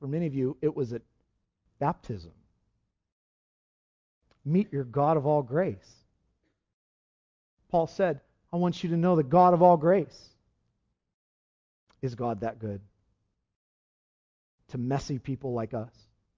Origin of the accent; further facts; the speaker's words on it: Lemoore, California, United States; something that happened this week in my hometown of Lemoore.